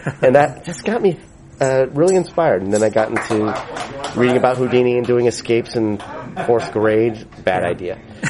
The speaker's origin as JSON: {"language": "English", "town": "Thousand Oaks", "region": "California", "country": "United States", "tie": "born or raised there", "said": "Yeah, I grew up in Thousand Oaks."}